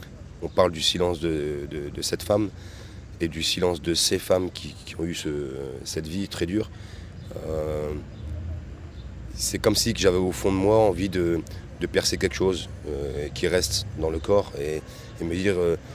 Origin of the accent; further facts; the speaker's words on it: France; on est français et on le reste et fier de l'être